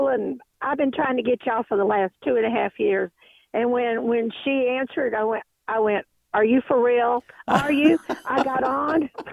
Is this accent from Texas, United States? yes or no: yes; Port Arthur, Texas, United States; Okay, first of all, I'm from Fort Arthur, Texas, and I'm Italian, okay?